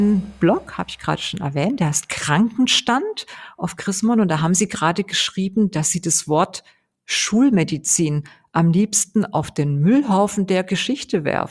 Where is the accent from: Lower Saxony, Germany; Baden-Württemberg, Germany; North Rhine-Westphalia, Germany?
Baden-Württemberg, Germany; Weingarten; Ich komme ja aus Ravensburg-Weingarten